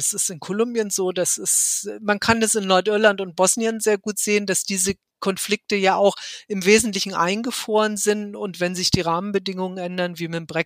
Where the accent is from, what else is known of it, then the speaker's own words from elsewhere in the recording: Germany; für mich als Deutsche